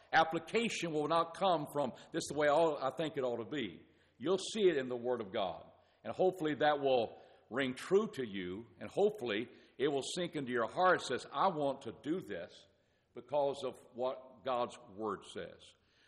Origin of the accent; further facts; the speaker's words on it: Fort Worth, Texas, United States; I grew up in Fort Worth. This is my hometown. Went from fifth grade to graduated from high school in Fort Worth.